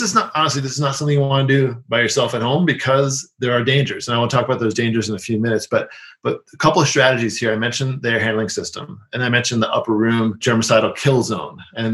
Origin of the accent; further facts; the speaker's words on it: New York City, New York, United States; I grew up in New York City, and my mom sent me an article from the Daily News or the Post or something.